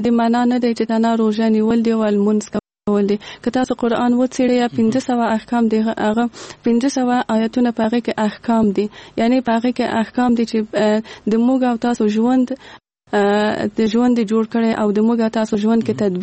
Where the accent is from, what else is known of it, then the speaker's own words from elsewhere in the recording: Kabul, Afghanistan; زه په کابل کې زیږېدلې یم او دلته مې ژوند کړی.